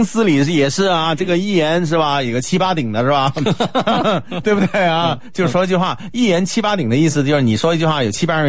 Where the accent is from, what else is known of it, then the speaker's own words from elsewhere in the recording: China; now in Singapore; 也给我们中国人呢，也是在有很多的买家嘛